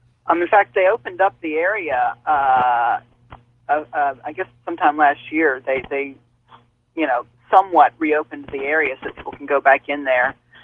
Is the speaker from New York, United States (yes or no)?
no; North Carolina, United States; moved away as an adult; also born or lived in Asheville; now in Japan; I live here in Japan. I've been here for about 3 years, but I'm actually from North Carolina, and I used to go to school at Appalachian State.